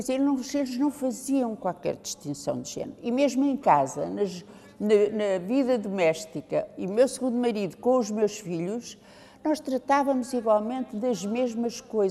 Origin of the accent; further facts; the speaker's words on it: Mamarrosa, Aveiro, Portugal; Sou da zona de Cantanhê, porque eu sou de Mamarrosa, que é uma aldeia aqui perto. Sou de uma família de pequenos proprietários, sou neta de pequenos proprietários aqui da Mamarrosa.